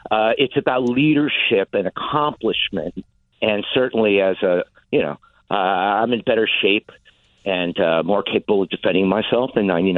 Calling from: West Orange, New Jersey, United States; also born or lived in New York City; I'm in West Orange, New Jersey.

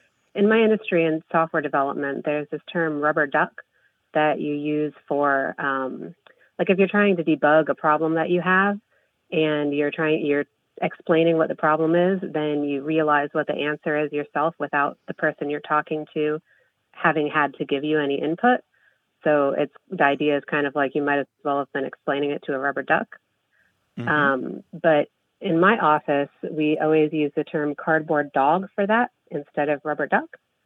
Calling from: Carmel, Indiana, United States; I'm calling from Carmel, Indiana.

